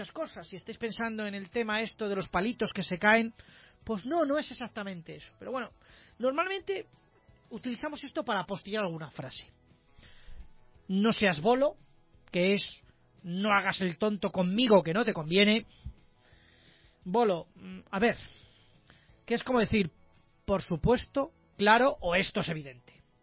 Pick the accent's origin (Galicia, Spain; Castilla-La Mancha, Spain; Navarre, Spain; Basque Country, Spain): Castilla-La Mancha, Spain; Toledo; accent: Toledo; cuando voy a mi tierra de origen, que ya lo sabéis, mis fieles, que soy de Toledo, y paso allí un cierto tiempo, algo más de 2 horas, se me pega ese acento toledano que tenemos arraigo los toledanos.